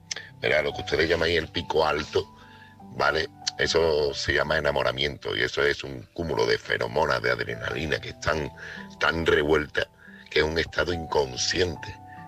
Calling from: Seville, Andalusia, Spain; corresponsal de Sevilla.

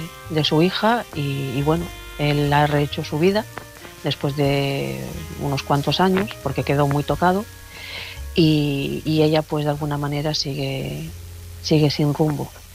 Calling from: León, Castile and León, Spain

